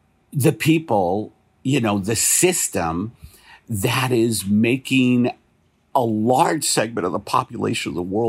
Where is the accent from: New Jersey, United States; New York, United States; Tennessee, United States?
New York, United States; Like I'm from New York, so I love the Rangers in hockey.